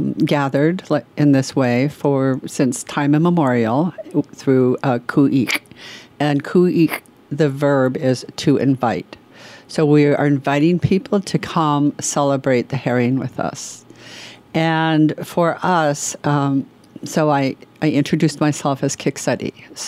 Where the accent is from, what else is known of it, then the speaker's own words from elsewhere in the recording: Sitka, Alaska, United States; I am Kiksedi from the Point House here in Sitka. That's my clan and my house. And I am grandchild of the Kagwantan Wolf clan, also here in Sitka.